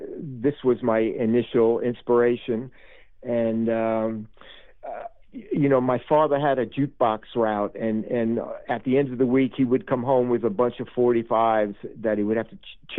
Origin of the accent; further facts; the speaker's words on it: Flatbush, New York, United States; I grew up in Flatbush and put a number of bands together and, started writing songs for the bands.